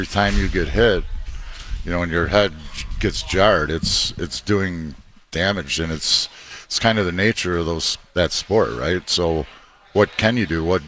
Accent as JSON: {"language": "English", "town": "Detroit", "region": "Michigan", "country": "United States", "tie": "born or raised there", "said": "You know, when I was 12 years old, I grew up in Detroit."}